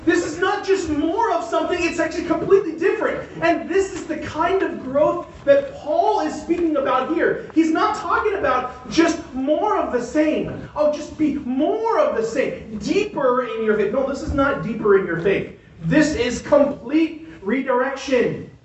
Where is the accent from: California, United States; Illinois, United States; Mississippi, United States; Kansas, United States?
California, United States; Los Angeles; I grew up in Los Angeles.